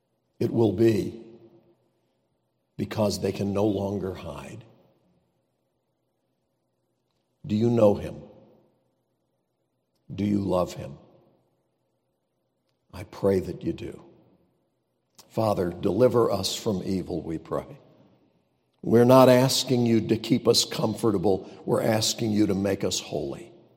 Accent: United States; I thank God for the privilege of being an American.

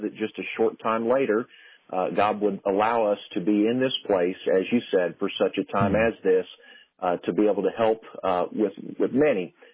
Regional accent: Lexington, Kentucky, United States; now in Bowling Green, United States; my wife and I, we both moved to the Bowling Green, Kentucky area. I'm from Lexington original.

